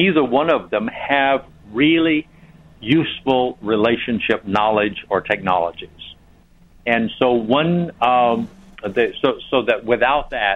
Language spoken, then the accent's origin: English; the South, United States; I grew up in the South, that my theology was pretty much a Southern regional theology